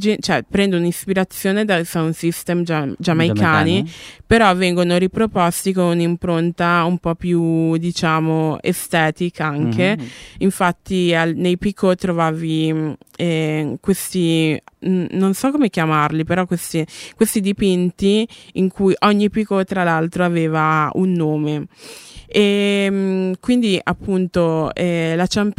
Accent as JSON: {"language": "Italian", "town": "Cali", "region": "Valle del Cauca", "country": "Colombia", "said": "visto che siamo di Cali, e noi di Cali, diciamo, siamo famosi appunto per questa ossessione per la salsa"}